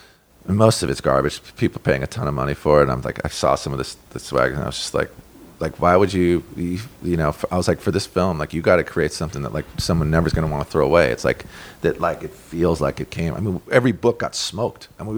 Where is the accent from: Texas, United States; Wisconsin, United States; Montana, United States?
Montana, United States; I grew up in Montana, that, you know, like, I have a home in the Bridger Mountains.